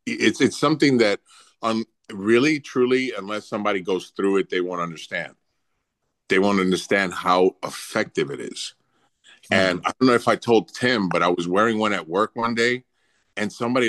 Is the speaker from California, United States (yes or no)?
no; Bronx, New York, United States; My Pete, I'm from the Bronx. I transplanted here to Florida, so it's still kind of getting used to.